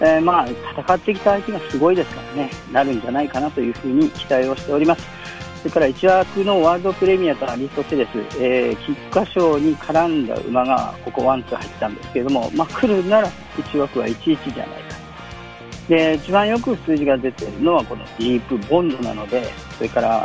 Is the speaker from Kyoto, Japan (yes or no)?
yes; Kyoto, Japan; 私のね地元京都では行われないというのは非常に辛いところなんですけれども